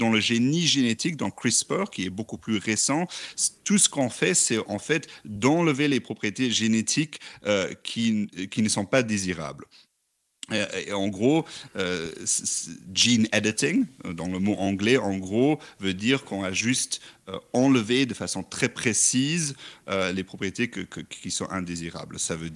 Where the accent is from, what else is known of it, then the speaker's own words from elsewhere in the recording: Luxembourg; je suis d'origine du Grand-Duché de Luxembourg. Donc, c'est un tout petit pays au sein de l'Europe de l'Ouest.